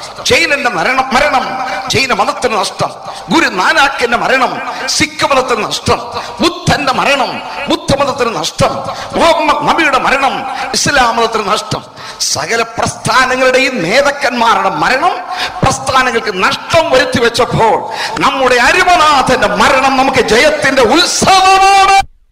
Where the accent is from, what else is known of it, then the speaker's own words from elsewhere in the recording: Kerala, India; ഞാൻ ജനിച്ചു വളർന്ന കേരള സംസ്ഥാനത്തിലെ ജനപ്രതിനിധികളെ, ഞാൻ വസിച്ചു വളരുന്ന ഭാരതഭൂമിയിലെ ഭരണകർത്താക്കളെ